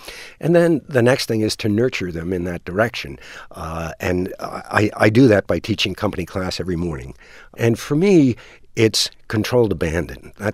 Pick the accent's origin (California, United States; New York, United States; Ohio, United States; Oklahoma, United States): New York, United States; Queens; And that's how I grew up in Queens. We chased each other.